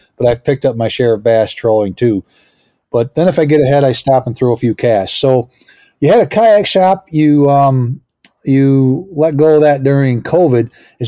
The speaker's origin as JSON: {"language": "English", "town": "Fort Ann", "region": "New York", "country": "United States", "tie": "born or raised there", "said": "South Bay of Lake Champlain is actually my hometown, which is Fort Ann in Washington County."}